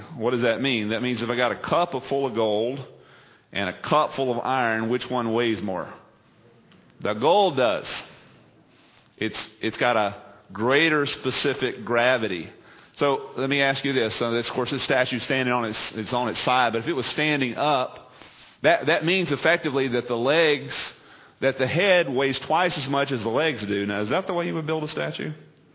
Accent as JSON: {"language": "English", "country": "United States", "said": "So I know I'm an American. I love our country, and I wish it would last."}